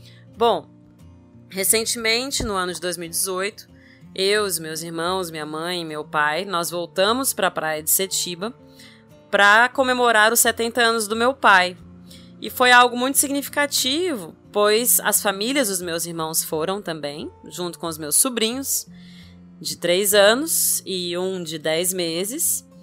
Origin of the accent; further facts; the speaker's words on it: Goiânia, Goiás, Brazil; Porque, imagina, eu sou goiana, né? De Goiânia, Goiás. Aqui não tem mar.